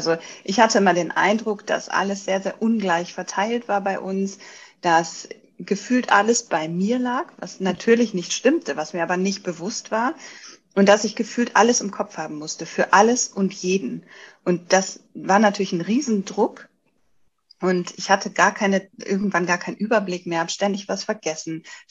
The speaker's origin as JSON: {"language": "German", "region": "Bremen", "country": "Germany", "lives_now": "Hamburg, Germany", "said": "Ich komme aus dem Umland von Bremen. Bin nach Hamburg gezogen."}